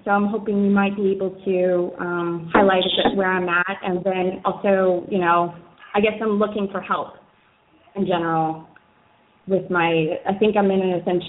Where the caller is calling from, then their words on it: Amersfoort, Utrecht, Netherlands; I'm calling from Amersfoort, the Netherlands.